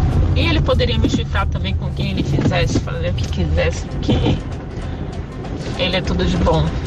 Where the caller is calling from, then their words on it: São Paulo, Brazil; Bom dia, Mini Ruth. Bom dia, cafeína. Tudo bem? … da Zona Norte de São Paulo.